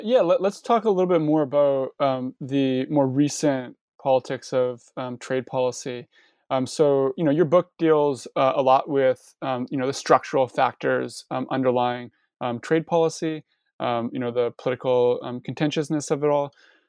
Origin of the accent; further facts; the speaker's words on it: Canada; As you already know, I'm Canadian. And so, NAFTA, and I'm also, and I was born in 89.